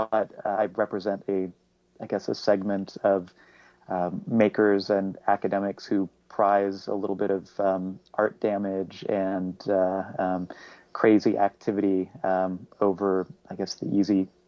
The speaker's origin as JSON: {"language": "English", "town": "Lincoln", "region": "Nebraska", "country": "United States", "tie": "born or raised there", "said": "I grew up in Lincoln, Nebraska, and joined bands and was part of the Nebraska music scene that kind of later exploded."}